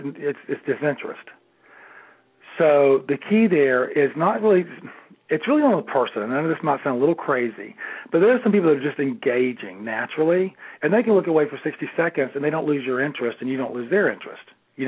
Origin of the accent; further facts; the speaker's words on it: Florida, United States; Well, I'm from North Florida. There aren't any fancy hotels where I'm from, you know